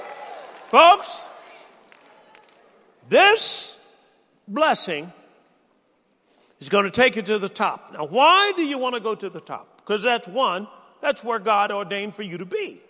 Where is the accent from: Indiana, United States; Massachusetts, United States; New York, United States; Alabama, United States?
Alabama, United States; Tuskegee; When I was young, I was brought up in Tuskegee, Alabama. And that's where the famous Tuskegee Airmen were.